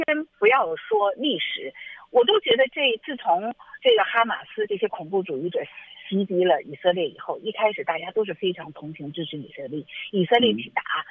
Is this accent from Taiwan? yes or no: no; China; 就像当年我们在是从大陆来的，我们都经历过六四的这个学潮。